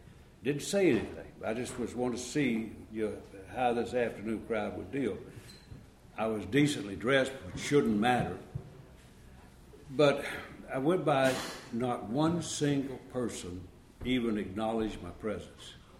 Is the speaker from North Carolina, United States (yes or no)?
yes; Southern Pines, North Carolina, United States; from Southern Pines, North Carolina.